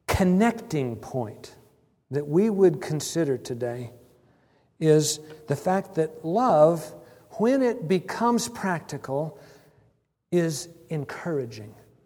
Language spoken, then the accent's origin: English; California, United States; And I'm coming from California going, what the heck is this?